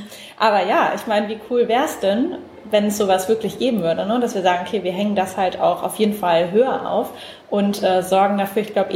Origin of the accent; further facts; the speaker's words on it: Mannheim, Baden-Württemberg, Germany; Ja, klar, in meiner Heimat.